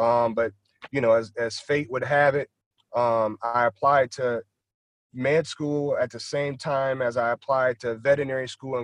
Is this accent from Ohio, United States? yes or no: yes; Akron, Ohio, United States; So I'm from Akron, Ohio. So, you know, Big Ten country.